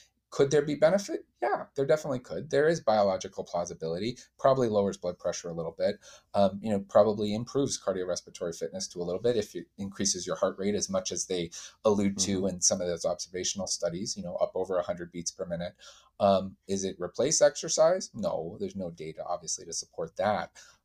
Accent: Calgary, Alberta, Canada; I played in high school. I'm from Calgary, Canada.

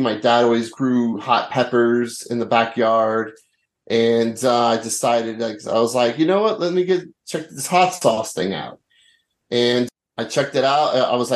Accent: Brooklyn, New York, United States; Well, I grew up in South Brooklyn. I grew up in Bensonhurst and Midwood.

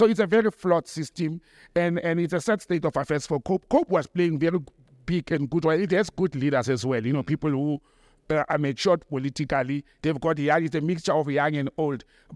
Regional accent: South Africa; I'm South African.

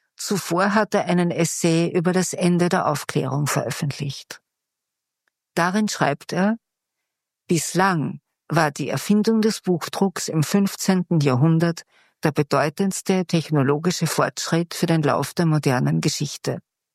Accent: Graz, Styria, Austria; Ich bin in Graz aufgewachsen.

